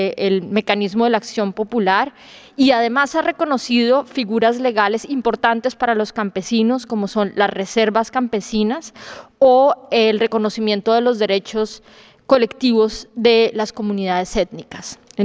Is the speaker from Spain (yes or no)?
no; Colombia; Yo soy colombiana de origen